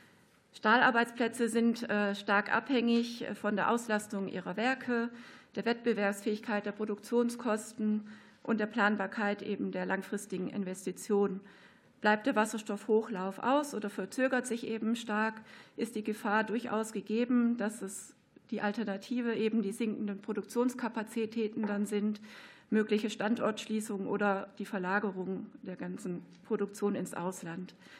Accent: Lower Saxony, Germany; Ich bin ja auch aus Niedersachsen.

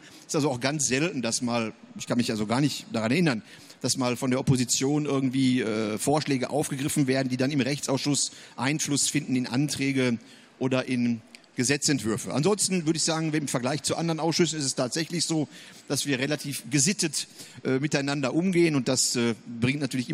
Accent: Herten, North Rhine-Westphalia, Germany; born there; now in Gera, Germany; Also ich bin gebürtig in Nordrhein-Westfalen, in der ehemaligen Bergbaustadt Herten.

